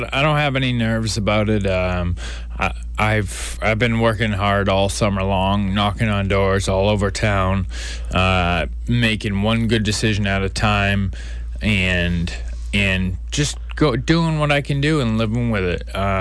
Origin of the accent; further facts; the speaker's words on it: Norton, Massachusetts, United States; also born or lived in Taunton; So I was born in Taunton, Massachusetts. Went to high school in Norton.